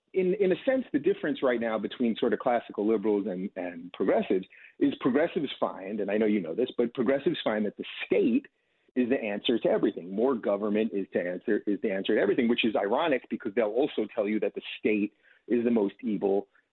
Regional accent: New York, United States; I was a liberal my whole life. I come from New York. My family wasn't involved in politics per se, but was always arguing about politics.

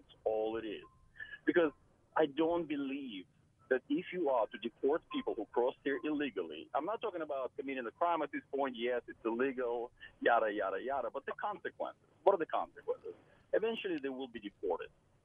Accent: Russia; now in United States; I'm from Russia, and I did spend a few years being illegal.

